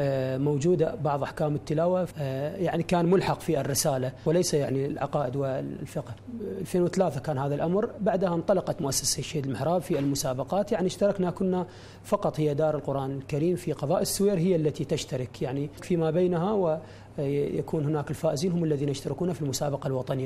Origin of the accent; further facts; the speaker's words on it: Al-Muthanna Governorate, Iraq; من محافظة المثنى من مواليد 1991.